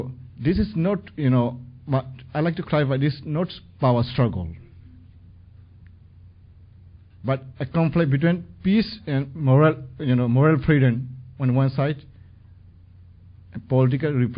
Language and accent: English; India; English is a second language; also born or lived in Myanmar; I'm Burmese Buddhist monk from Burma. But I was born in Burma, but grew up in India.